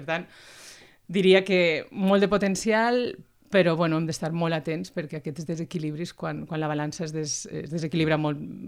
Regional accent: Valencia, Valencian Community, Spain; now in Sabadell, Spain; actualment no visc a Barcelona. De fet, jo sóc valenciana, sóc de València i porto vivint a Barcelona gairebé 20 anys. Actualment no resideixo ni tan sols a l'àrea metropolitana, estic vivint a Sabadell.

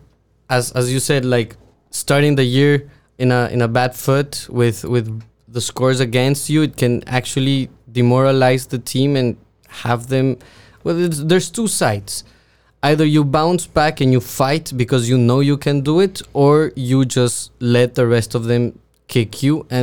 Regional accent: Ecuador; now in Canada; I'm from Ecuador in South America.

